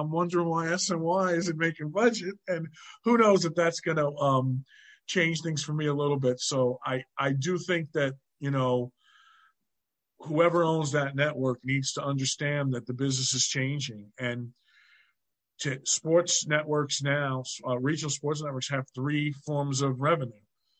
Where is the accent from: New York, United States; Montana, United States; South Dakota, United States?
New York, United States; New York City; I grew up in the Bronx.